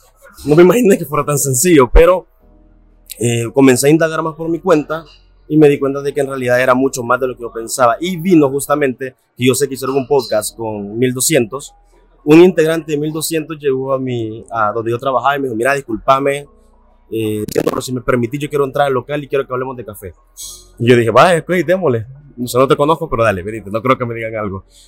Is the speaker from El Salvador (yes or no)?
yes; Sonsonate, El Salvador; yo soy de Sonsonate y me mudé justamente a los 18 años a San Salvador.